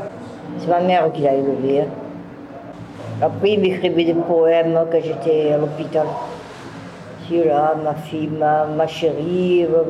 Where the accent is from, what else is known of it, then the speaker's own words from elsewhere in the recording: Marseille, Provence-Alpes-Côte d'Azur, France; Je suis retournée chez moi à Marseille. Et après, ma mère, toujours pareil. Après, je suis repartie à Narbonne. Et après Narbonne, je suis partie à Nice.